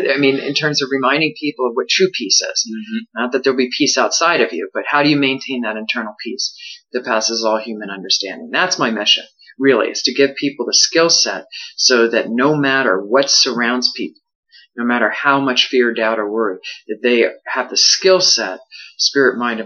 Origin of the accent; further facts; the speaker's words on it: New York, United States; and I was raised in Long Island, and so big hair was a big deal.